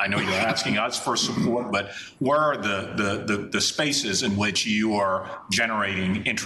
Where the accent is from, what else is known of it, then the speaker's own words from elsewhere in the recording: U.S. Virgin Islands; When I grew up in the Virgin Islands